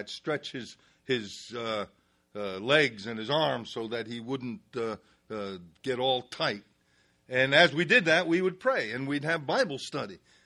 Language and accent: English; Connecticut, United States; So I thought I was in Connecticut because I was brought up in Connecticut.